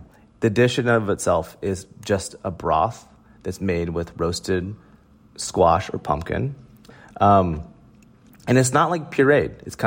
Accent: Oklahoma, United States; You know, growing up in Oklahoma, one of my favorite things in the world to eat, there's this Mexican restaurant in Oklahoma City called Chilino's.

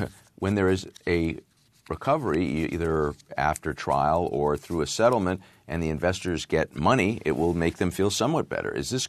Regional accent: Manhattan, New York, United States; I'm an impatient guy. I'm from Manhattan.

